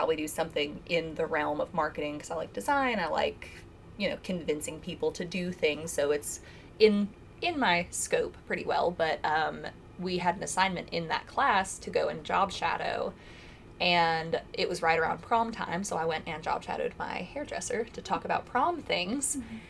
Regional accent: Washington, District of Columbia, United States; born there; now in Somerset, United States; I was born in Washington, D.C. at Walter Reed Medical Facility.

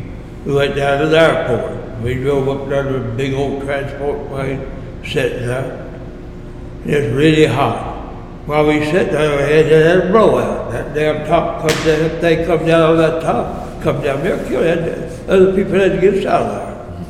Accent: Mount Sterling, United States; Then I ran into a boy, two boys, from Mount Sterling out there, my hometown.

